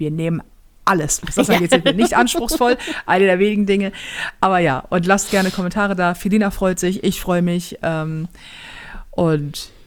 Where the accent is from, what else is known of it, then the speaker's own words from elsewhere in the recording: Germany; Ja, weil wir sind Deutsche und das geht um Leistung.